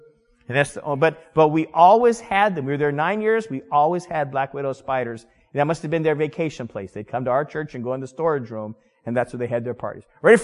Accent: United States; I thought, here I am. I'm an American. I have religious materials. I'm going to go to prison.

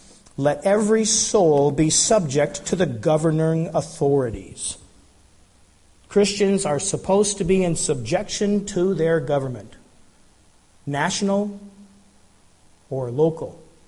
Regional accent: Colorado, United States; When I was growing up in Colorado in the late 70s and early 80s

